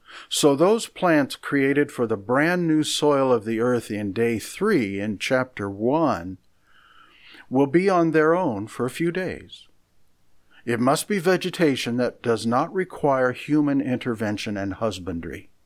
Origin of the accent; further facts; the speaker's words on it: Midwest, United States; Well, I'm from the Midwest, where it rains quite often without the producing of a rainbow.